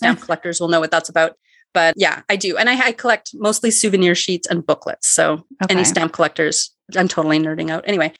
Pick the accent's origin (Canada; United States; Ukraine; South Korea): Canada; as soon as you run into another Canadian, it's right away, where are you from?